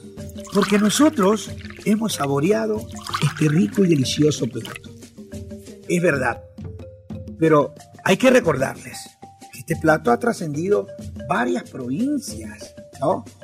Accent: Guayaquil, Guayas, Ecuador; A los guayaquileños nos gusta el patacón.

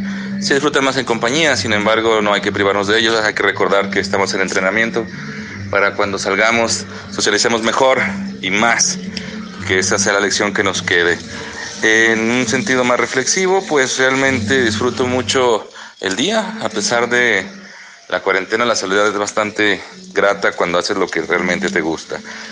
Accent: Durango, Mexico; Estoy en el jardín de mi casa, que no es su casa, y soy de Durango

